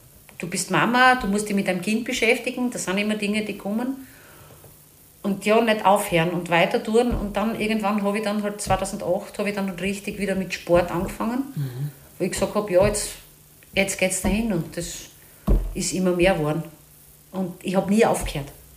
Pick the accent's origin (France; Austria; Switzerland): Austria; Graz, Styria; born there; also born or lived in Salzburg / Unterpremstätten / Stahlhof; Geboren bin ich in Graz und dann sind wir in Salzburg, Unterbremstetten und dann sind wir nach Stahlhof gekommen.